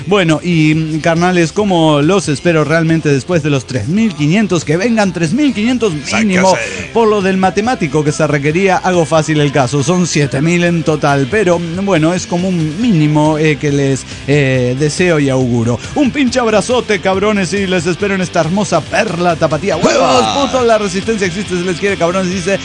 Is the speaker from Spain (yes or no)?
no; Moreno, Buenos Aires Province, Argentina; Buenos Aires, Argentina, en el cruce en el partido de Moreno. Ahí vivimos mis primeros 15 años, hasta que volví a mi ciudad natal.